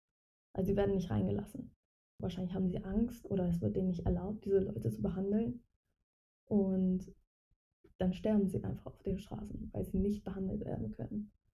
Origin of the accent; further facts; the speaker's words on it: Iran; nicht nur natürlich als Iranerin und als Frau